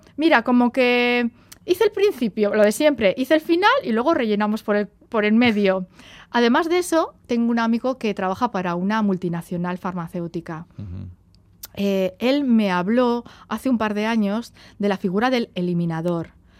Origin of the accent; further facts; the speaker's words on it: Navarre, Spain; Soy navarra y soy muy cabezona